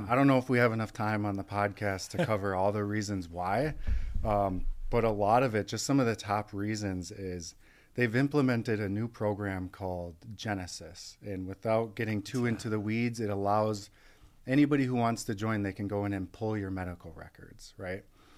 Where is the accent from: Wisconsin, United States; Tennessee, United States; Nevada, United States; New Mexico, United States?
Wisconsin, United States; Milwaukee; So I grew up in Milwaukee, Wisconsin. I grew up in kind of a rough area, those who are familiar with Milwaukee. So kind of Lincoln area, 19th and Lincoln